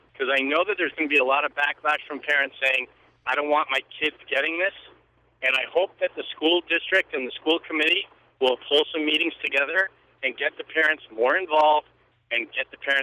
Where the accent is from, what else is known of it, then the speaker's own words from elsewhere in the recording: Springfield, Massachusetts, United States; I'm from Springfield, Mass. originally